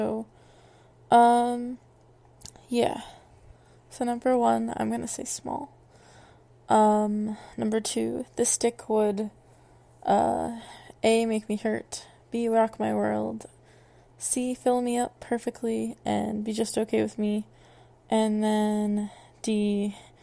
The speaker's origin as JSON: {"language": "English", "region": "Northeast", "country": "United States", "said": "my grandmother is from Alabama, and normally I am from the Northeast, so it's a tad weird, all switching it out like so"}